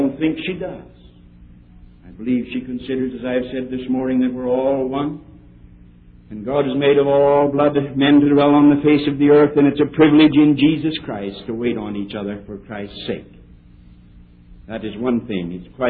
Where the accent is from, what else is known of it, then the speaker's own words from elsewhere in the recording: Netherlands; accent: Dutch; English is a second language; I don't know whether she understood or not with my Dutch accent.